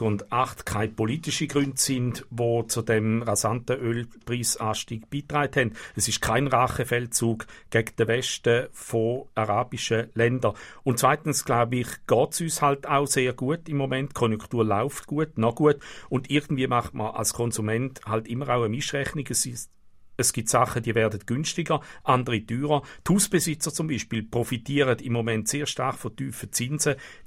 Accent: Switzerland; auch bei uns in der Schweiz

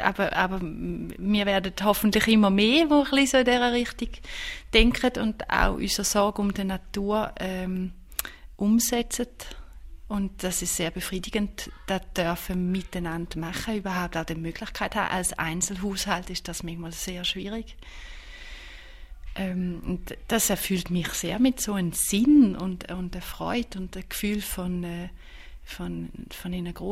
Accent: Denmark; ich komme aus Dänemark

